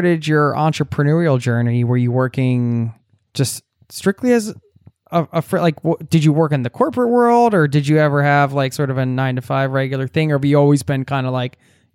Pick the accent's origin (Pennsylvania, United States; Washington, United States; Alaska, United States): Pennsylvania, United States; I mean, I come from the Northeast, so, you know, that vibe gets, I grew up outside of Philadelphia